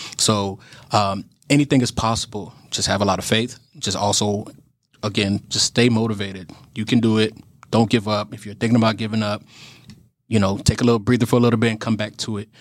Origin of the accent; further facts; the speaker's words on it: Florida, United States; come on, guys, you know we're from Florida.